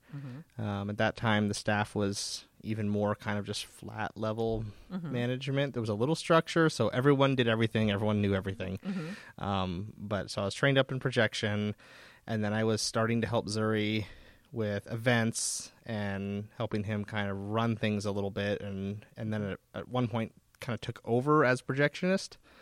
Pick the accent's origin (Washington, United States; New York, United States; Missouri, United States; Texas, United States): Washington, United States; Snoqualmie; I grew up here in Snoqualmie, North Bend, my whole life.